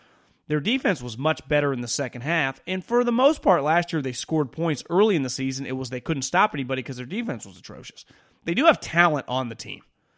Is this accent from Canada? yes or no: no; Puerto Rico; born there; I was born in Puerto Rico. I started to follow sports in the late 70s.